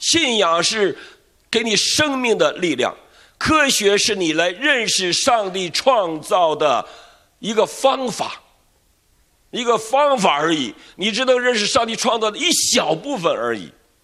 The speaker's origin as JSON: {"language": "Chinese", "country": "China", "tie": "born or raised there", "said": "他为什么让我生在中国呢"}